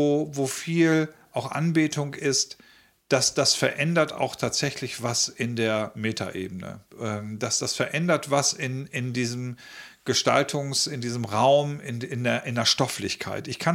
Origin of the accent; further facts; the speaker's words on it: Northern Germany, Germany; born there; als geborener Norddeutscher